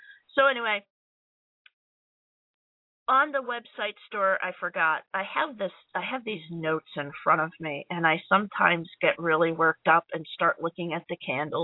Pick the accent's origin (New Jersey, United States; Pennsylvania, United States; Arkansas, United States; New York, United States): New Jersey, United States; now in Chicago, United States; When I moved to Chicago, I was not able to find a good pizza place because I'm from the Jersey Shore